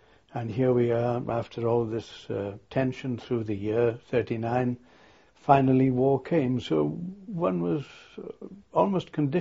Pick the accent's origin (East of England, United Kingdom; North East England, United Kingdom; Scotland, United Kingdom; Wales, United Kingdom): Wales, United Kingdom; Goodwick; born there; I was born in Goodick, in Pembrokeshire, January the 27th, 1922.